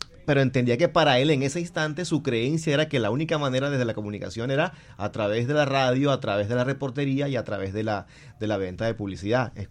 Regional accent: Guaymaral, Magdalena, Colombia; crecí de niño en Guaymaral, Magdalena, escuchando radionovelas

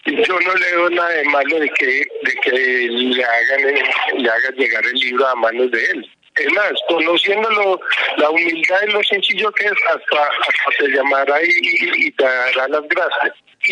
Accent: Anserma, Caldas, Colombia; que el párroco de aquí de mi pueblo me explicó de qué se trataba esa bendición. Es más o menos la historia de la carta del Papa Francisco. De Anserma Caldas.

